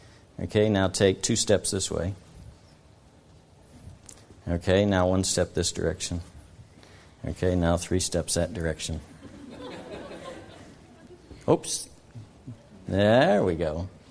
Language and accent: English; Iowa, United States; I grew up in Iowa, and Minnesotans always picked on Iowans.